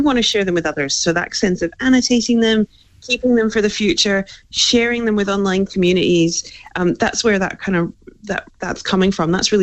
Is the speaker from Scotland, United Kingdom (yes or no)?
yes; Scotland, United Kingdom; now in Australia; I grew up in Scotland